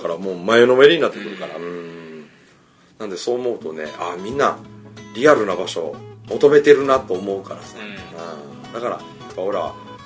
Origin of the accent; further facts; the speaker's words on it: Miyagawa, Mie, Japan; 俺のもう得意な世界やから、 うん、 なんか俺の僕の実家の宮川村サバイバルとかもやってみてえし